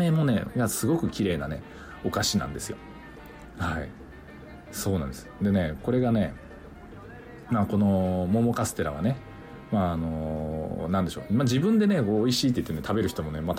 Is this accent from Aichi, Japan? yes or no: no; Unzen, Nagasaki, Japan; 私が出身、子供時代を過ごした雲仙市、ね、あっちの方はね長崎市内からね少し遠いので、